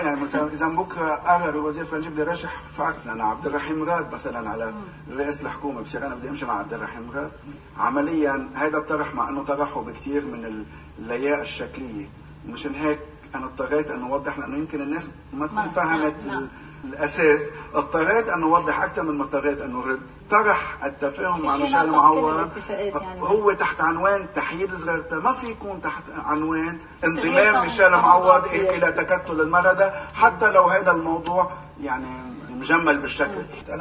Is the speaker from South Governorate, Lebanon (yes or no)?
no; Zgharta, North Governorate, Lebanon; أنا بدي أرجع شوي هون لورا وأقول لك أنه أنا بعتبر أنا لبناني أولاً، قلت لك إياها أول